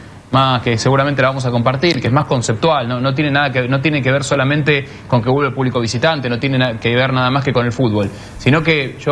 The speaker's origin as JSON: {"language": "Spanish", "country": "Argentina", "said": "nosotros como argentinos"}